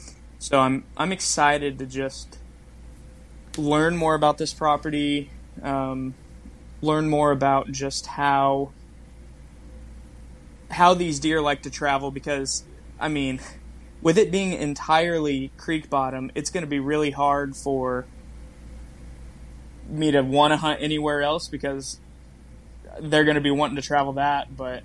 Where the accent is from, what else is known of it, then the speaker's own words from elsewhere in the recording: Missouri, United States; I mean, growing up in Missouri, I had, you know, about 150, in between 150 to 300.